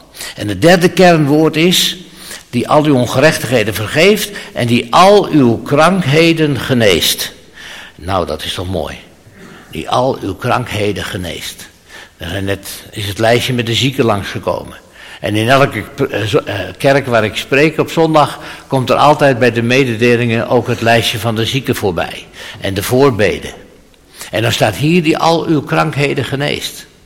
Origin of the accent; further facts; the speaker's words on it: Zaandam, North Holland, Netherlands; Wij komen uit Zaandam, mijn vrouw en ik. Zaandam, dat was het rode Zaandam vroeger, weet u wel.